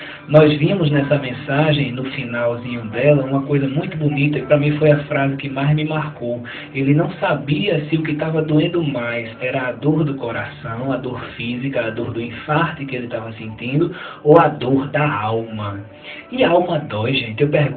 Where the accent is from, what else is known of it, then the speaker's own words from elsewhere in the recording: Recife, Pernambuco, Brazil; eu não sou de Palmares, eu sou de Recife, vivi lá toda a minha vida, minha esposa também